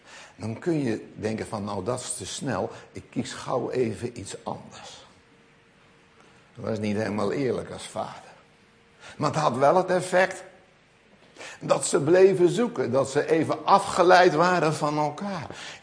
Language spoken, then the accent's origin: Dutch; Gelderland, Netherlands; born there; Ik ben geboren op de Veluwe